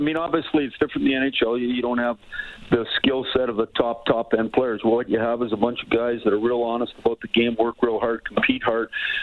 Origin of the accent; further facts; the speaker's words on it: Saskatoon, Saskatchewan, Canada; I grew up in Saskatoon. It's fun to be back.